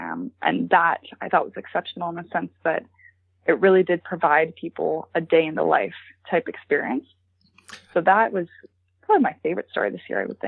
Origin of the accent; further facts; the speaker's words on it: Ontario, Canada; because I grew up in Ontario's public education system.